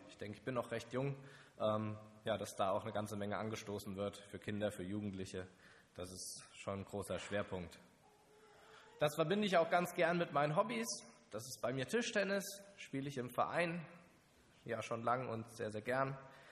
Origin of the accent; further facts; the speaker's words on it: Hesse, Germany; ich bin auch aus Hessen aufgewachsen, Nordhessen, auf einem Bauernhof, bisschen südlich von Kassel.